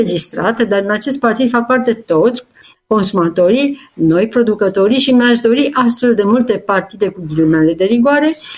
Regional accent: Oltenia, Romania; dar eu sunt și olteancă și îmi place să mă laud

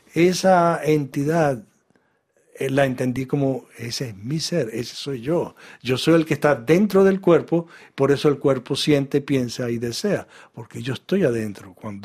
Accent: Venezuela; also born or lived in Israel; Soy israelí, soy venezolano, soy un muchacho, etcétera. Estoy en Venezuela.

